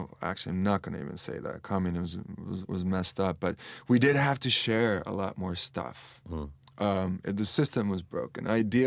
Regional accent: Estonia; Growing up in Estonia, in Soviet Union

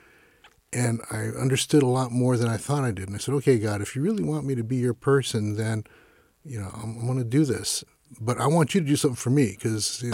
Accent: East Los Angeles, California, United States; I grew up in East L.A., so I tell everybody, it's somewhere between, you know, enchiladas and barbecue with a little spiritual sauce on the side.

